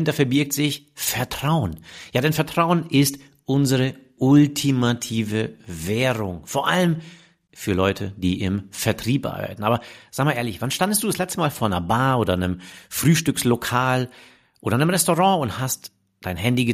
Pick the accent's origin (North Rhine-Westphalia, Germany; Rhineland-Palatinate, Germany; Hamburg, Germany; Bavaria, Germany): Bavaria, Germany; Munich; ich als Münchner eh schon sehr BMW geprägt